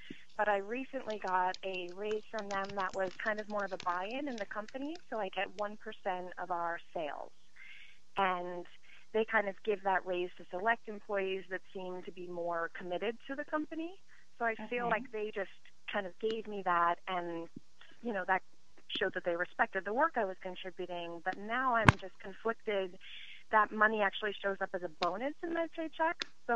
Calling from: Long Island, New York, United States; I'm calling from Long Island.

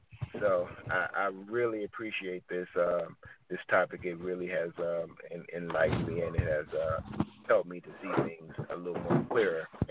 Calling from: Detroit, Michigan, United States; I'm calling in from Detroit.

